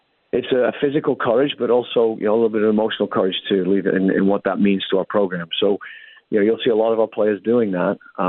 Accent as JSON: {"language": "English", "region": "England", "country": "United Kingdom", "said": "even though I'm English, the old joke about English being direct"}